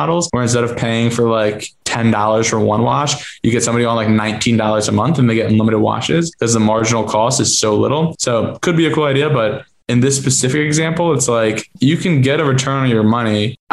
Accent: New Jersey, United States; also born or lived in Boston, United States; I'm from Jersey, lived up in Boston, partners from Rhode Island, all Northeast boys, right?

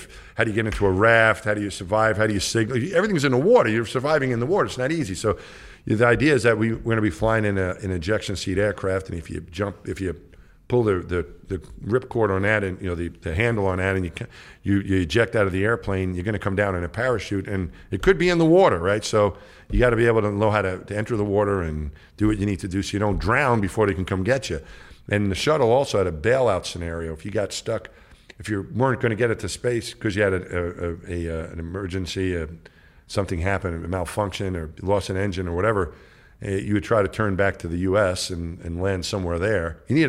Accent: New York, United States; And I grew up in New York.

